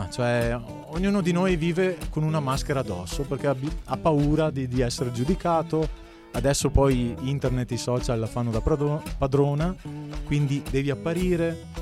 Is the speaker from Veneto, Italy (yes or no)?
yes; Asolo, Veneto, Italy; appunto, e vengo da Asolo.